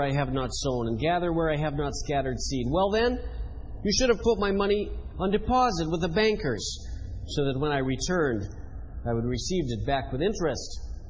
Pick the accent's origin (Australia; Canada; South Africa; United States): Canada; I come from Canada. As many of you know, Canada is a land of immigrants.